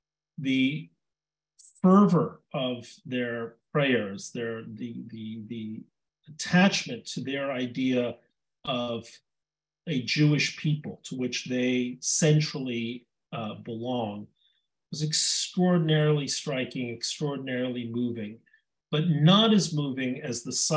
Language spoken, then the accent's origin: English; Mexico; I grew up in Mexico, and this was much poorer than the worst poverty I'd ever seen in Mexico.